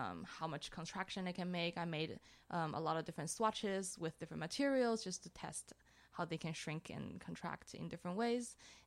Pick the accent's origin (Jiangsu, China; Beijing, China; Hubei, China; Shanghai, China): Shanghai, China; also born or lived in Los Angeles, United States / London, United Kingdom / New York, United States; I grew up in cities all my life. I'm from Shanghai, and I lived in LA, and I lived in London, and I lived in New York.